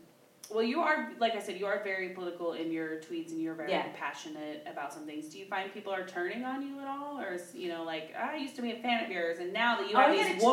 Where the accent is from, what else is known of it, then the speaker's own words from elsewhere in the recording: Oklahoma, United States; I'm from Oklahoma originally